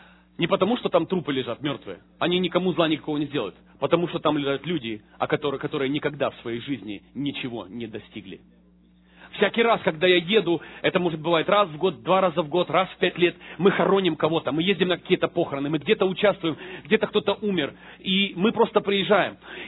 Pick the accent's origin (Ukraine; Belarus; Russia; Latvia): Ukraine; я видел, когда я рос на улице, я рос на Украине на улице, а на улице жесткие законы.